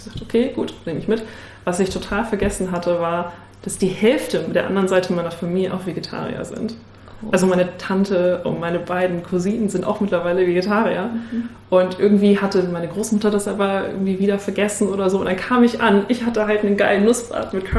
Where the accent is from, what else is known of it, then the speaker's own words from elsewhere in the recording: Lower Saxony, Germany; Ursprünglich komme ich ja aus Niedersachsen.